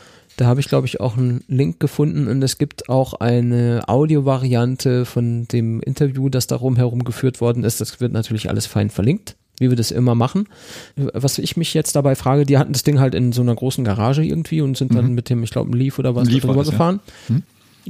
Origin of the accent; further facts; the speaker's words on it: North Rhine-Westphalia, Germany; Bei uns im Pott, da sagt man dazu.